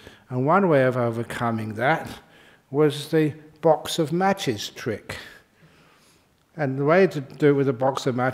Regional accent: London, United Kingdom; born there; And I was born in London, which was cold.

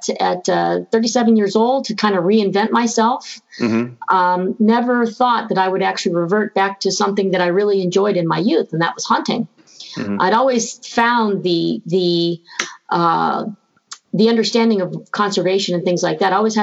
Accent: Houston, Texas, United States; Growing up in Houston, Texas, as … you be around a lot of Latin culture and things like that, it wasn't really strange for me to be around guns.

